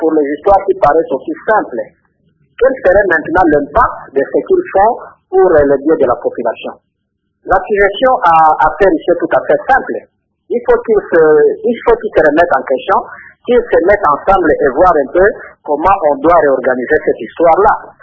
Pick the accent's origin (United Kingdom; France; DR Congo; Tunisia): DR Congo; chez nous en République démocratique du Congo